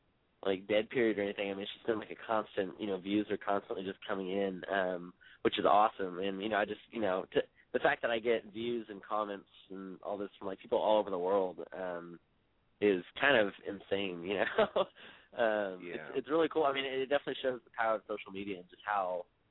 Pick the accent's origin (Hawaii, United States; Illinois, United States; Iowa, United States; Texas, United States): Texas, United States; now in Nashville, United States; I grew up in Texas, or, you know, spent a good chunk of my life in Texas, and the lure of coming out here in Nashville